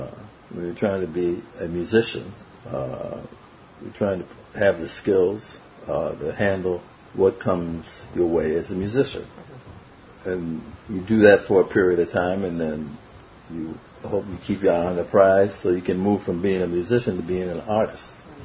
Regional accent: New York, United States; also born or lived in Bronx / Harlem; just growing up in New York on the Lower East Side and having schoolmates and buddies like Ishmael Miranda.

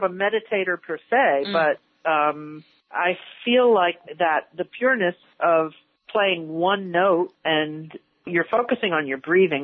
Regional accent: Yonkers, New York, United States; Life growing up was pretty great for me. I was lucky in that I lived right outside of Manhattan, and my father was very supportive.

